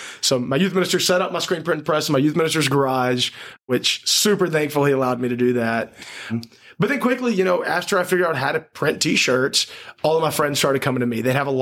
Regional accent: Flora, United States; I'm from Flora, which is population like 1500.

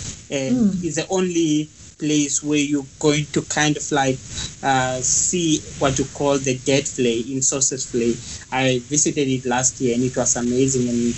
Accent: Ehenye, Oshana, Namibia; moved away as an adult; now in Manchester, United Kingdom; From Namibia. I was born in a small village called Ehenye nearby Oshakati.

